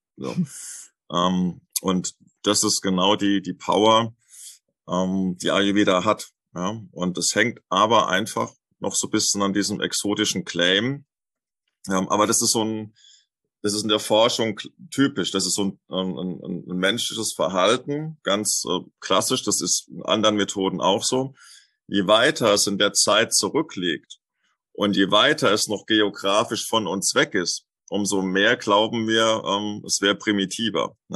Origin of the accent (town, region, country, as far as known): Lorsch, Hesse, Germany; born or raised there